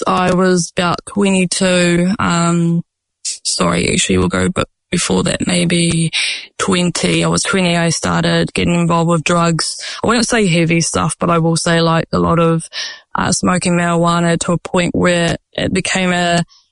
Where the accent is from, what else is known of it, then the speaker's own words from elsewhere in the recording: Tauranga, Bay of Plenty, New Zealand; I grew up in Tauranga. So I lived quite central when I was in SIFS.